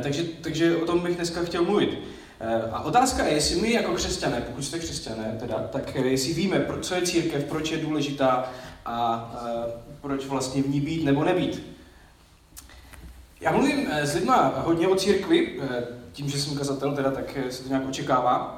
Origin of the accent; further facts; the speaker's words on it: Vsetín, Zlín Region, Czechia; já jsem ze Vsetína, tam jich tolik není